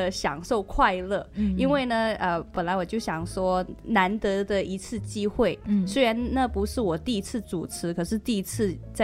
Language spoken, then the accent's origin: Chinese; China; now in United States; 作为一位就是中国华人在美国特别特别 proud to 让别人知道嘿我是中国人